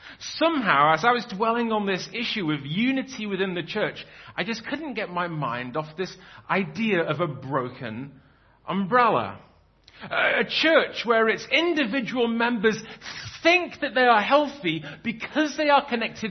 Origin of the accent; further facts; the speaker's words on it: England, United Kingdom; Well, as an Englishman, I can say with confidence